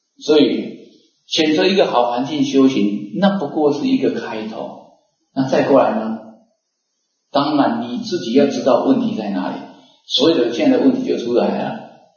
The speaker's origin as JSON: {"language": "Chinese", "country": "Taiwan", "first_language": "Taiwanese Hokkien", "second_language": "Chinese", "said": "因为我是讲台语的哈，那我下次我每次讲完都想找个机会来讲国语，也可以啊。"}